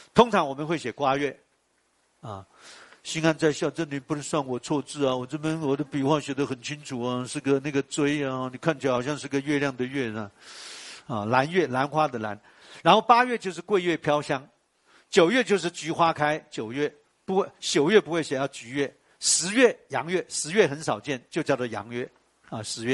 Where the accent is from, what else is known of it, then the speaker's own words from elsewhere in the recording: Taiwan; 我们台湾话还有一句话